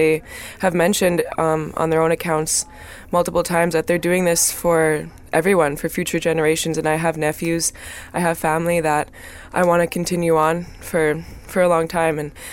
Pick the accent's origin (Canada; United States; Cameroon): Canada; Winnipeg, Manitoba; I am a 20-year-old youth from the North End.